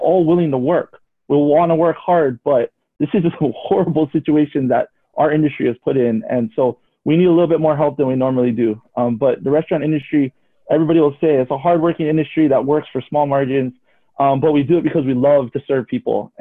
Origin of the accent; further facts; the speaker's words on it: Lahaina, Hawaii, United States; I'm born and raised in Lahaina. I grew up right on Front Street on that banyan tree.